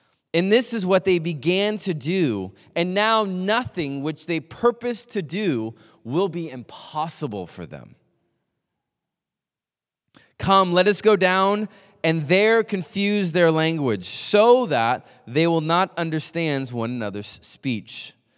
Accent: Manhattan, New York, United States; born there; Many of you know I was born in Manhattan, but I had a lot of family in Boston.

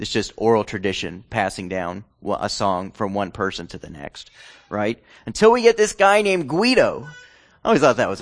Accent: Abingdon, Virginia, United States; also born or lived in Bay City; I'm from Bay City, Michigan. What am I saying? But anyway, I grew up in Abingdon, Virginia.

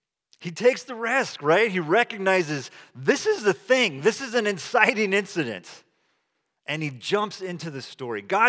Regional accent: Salinas, California, United States; We're both from Salinas, California, very divided community. Amy's from one side, I'm from the other side.

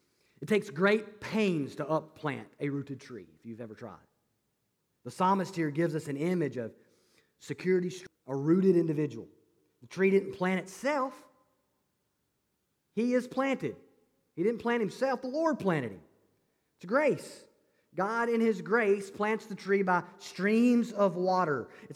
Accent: Alabama, United States; when we visit home, back my hometown back in Alabama, we go see my family and stuff.

